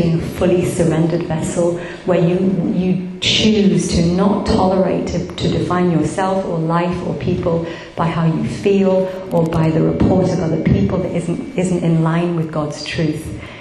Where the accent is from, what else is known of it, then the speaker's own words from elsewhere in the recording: United Kingdom; as British people particularly, we're terribly apologetic, aren't we?